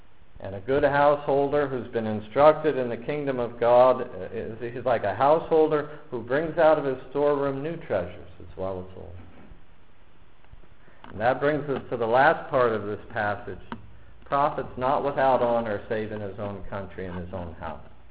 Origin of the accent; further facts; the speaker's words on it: Erie, Pennsylvania, United States; also born or lived in West Milton; I grew up in Erie, Pennsylvania. What can you do in Erie, Pennsylvania? I lived my adult life in West Milton, a town of 800.